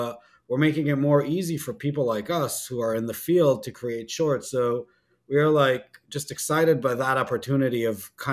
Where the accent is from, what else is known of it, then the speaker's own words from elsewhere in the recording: Israel; I didn't grow up hunting. I grew up in Israel.